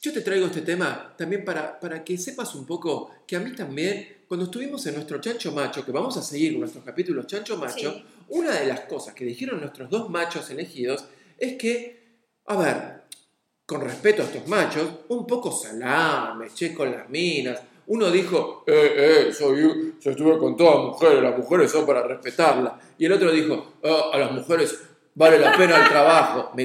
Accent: Buenos Aires, Argentina; cómo somos los porteños

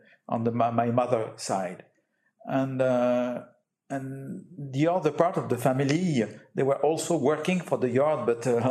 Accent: Nantes, Pays de la Loire, France; English is a second language; I'm coming from Nantes.

